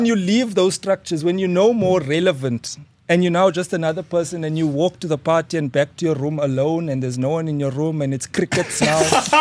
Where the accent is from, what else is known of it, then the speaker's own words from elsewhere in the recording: Ethiopia; Yeah, I'm from Ethiopia.